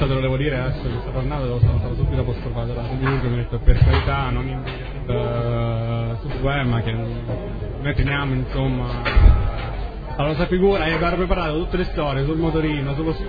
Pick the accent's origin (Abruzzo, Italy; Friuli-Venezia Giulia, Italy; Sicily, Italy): Abruzzo, Italy; Controguerra; Io sono di Controguerra, in provincia di Teramo.